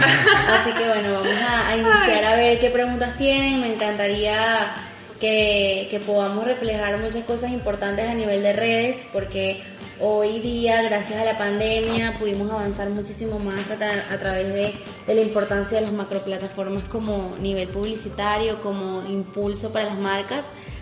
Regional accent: Valle de la Pascua, Guárico, Venezuela; moved away as an adult; now in Maracay, Venezuela; 10 años aquí en Maracay, mucho tiempo estudiando y trabajando y ya viviendo acá y haciendo mi vida, pero no olvido mis raíces ni de donde nací, que es en Valle de la Pascua, donde me crié, donde hice mis primeros estudios académicos

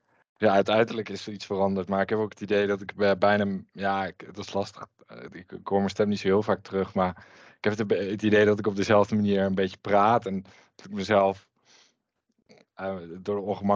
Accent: Nijmegen, Gelderland, Netherlands; geboren en getogen in Nijmegen. En ik woon daar nog steeds.

